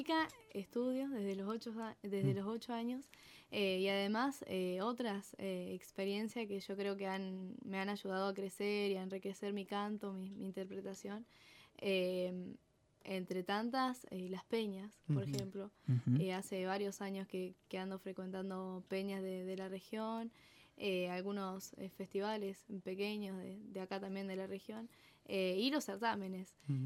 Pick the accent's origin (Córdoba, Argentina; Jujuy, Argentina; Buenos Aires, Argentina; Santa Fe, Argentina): Santa Fe, Argentina; Santo Tomé; Todos somos santotomecinos y santafesinos.